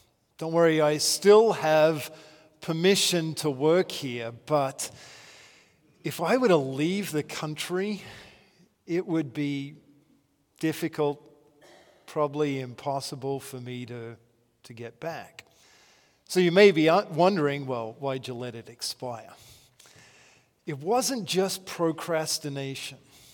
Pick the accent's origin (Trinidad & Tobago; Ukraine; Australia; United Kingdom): Australia; now in United States; If you were to ask me, who am I? I'm an Australian.